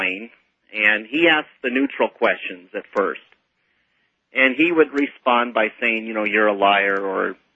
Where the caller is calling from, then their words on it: Vista, California, United States; I'm calling from Vista, California.